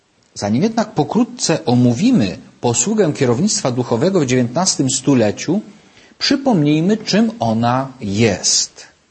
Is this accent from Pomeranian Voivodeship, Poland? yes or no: no; Wielowieś, Subcarpathian Voivodeship, Poland; w parafii Wielowieś pod Tarnobrzegiem w diecezji sandomierskiej, skąd pochodzę.